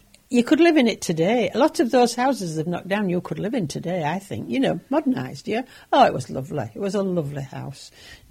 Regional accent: Yorkshire and the Humber, United Kingdom; born there; I was born in Taylor's Buildings. It's off Church Street, 1931.

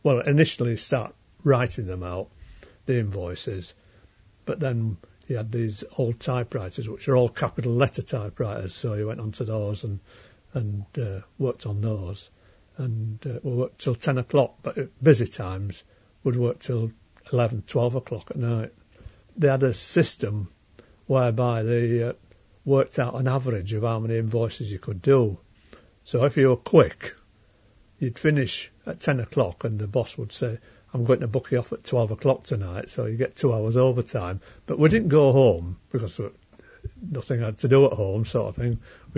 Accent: Leeds, Yorkshire and the Humber, United Kingdom; I was born in March 1933 in Leeds at St James's Hospital. And I grew up in Leeds, spent all my life in Leeds until I started work.

